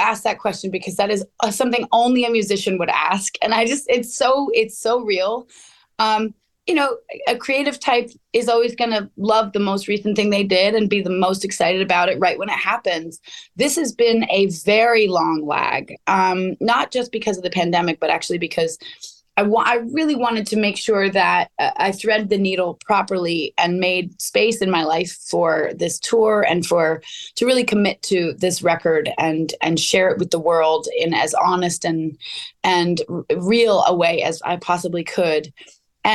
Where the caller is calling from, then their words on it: Topanga, California, United States; I'm logging in from the Canyon of Topanga.